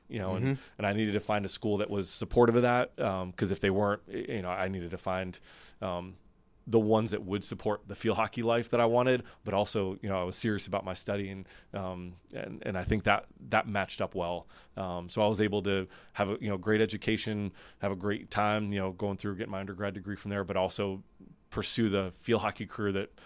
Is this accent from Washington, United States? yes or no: no; New York, United States; I think I was really lucky to start at a place like Skidmore. It's in my hometown.